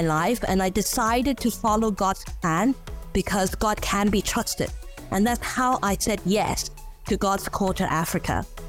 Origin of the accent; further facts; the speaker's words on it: Hong Kong; So I'm an only child born and raised in Hong Kong. So I grew up in a very controlled and comfortable world, which centered around me.